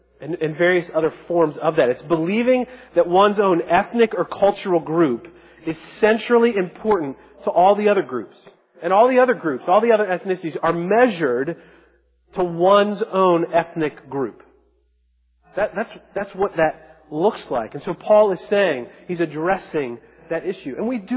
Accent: Baltimore, Maryland, United States; also born or lived in Pennsylvania; I grew up in Baltimore and Pennsylvania. Different dialects, right?

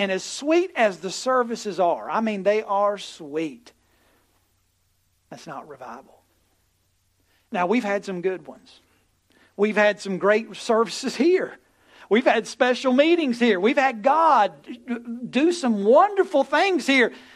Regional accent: West Virginia, United States; I'm from West Virginia. I know, so they can relate to those West Virginia mountain people.

